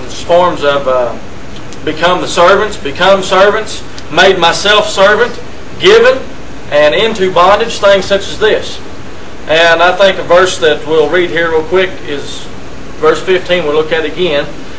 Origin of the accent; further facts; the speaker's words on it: Kentucky, United States; I'm from Kentucky. I go to the Litchfield Congregation, which is kindly in north central Kentucky.